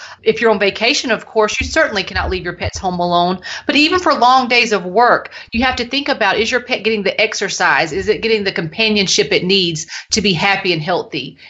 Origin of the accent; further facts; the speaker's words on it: North Carolina, United States; I'm from North Carolina, born and raised in North Carolina, and have been a pet lover for as long as I can remember.